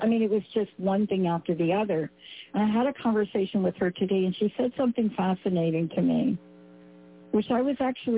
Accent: New York, United States; I grew up in New York. You know this, and I know this.

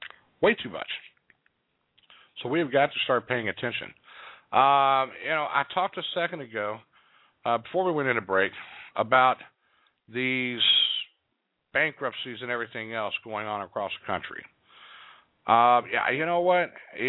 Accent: Kentucky, United States; including right here in my home state of Kentucky.

